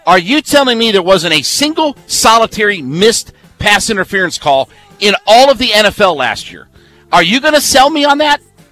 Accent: Canton, Ohio, United States; I grew up in Canton, Ohio. I went to a lot of Hall of Fame ceremonies and different things like that.

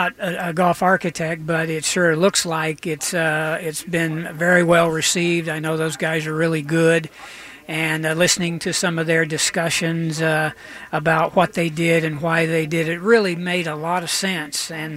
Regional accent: Edmond, Oklahoma, United States; Of course, I grew up in Edmond, Oklahoma, and went to school at Oklahoma State, where I played my college golf.

